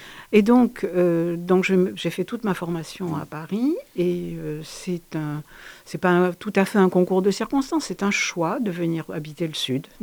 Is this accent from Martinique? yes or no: no; Algeria; born there; Je suis française, née en Algérie